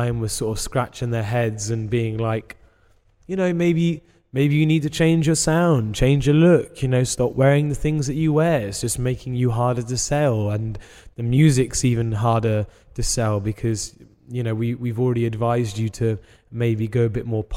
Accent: England, United Kingdom; we're English, like we've produced some of the world's greatest bands.

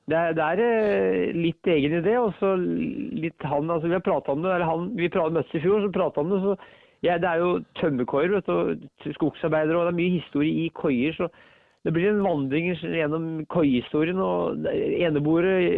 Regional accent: Ringsaker, Innlandet, Norway; i løpet av en dag så jeg 25 nedlagte hoppbakker i Ringsaker kommune der jeg vokste opp.

